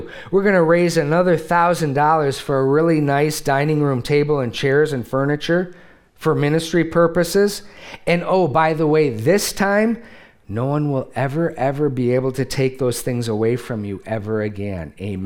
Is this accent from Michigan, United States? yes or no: yes; Detroit, Michigan, United States; I have other words that I can't use because I'm from Detroit.